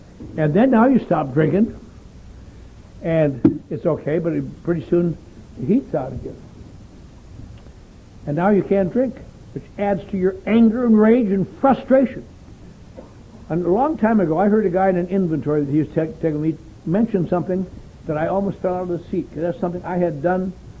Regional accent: Wisconsin, United States; I was raised in the Norwegian Lutheran Church up in Wisconsin.

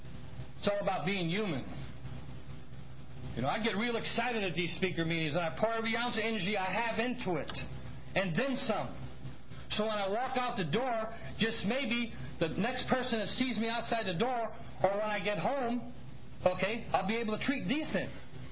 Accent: San Francisco, California, United States; Born and raised in San Francisco. The city by the Golden Gate.

